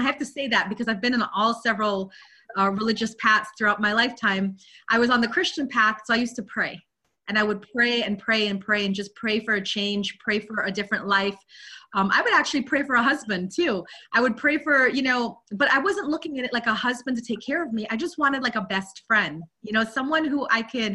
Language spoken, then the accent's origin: English; Guyana; also born or lived in London, United Kingdom; So I am British born. I was born in London, but I grew up in Guyana, South America. I came from South America, a third world country. We are a very poor country.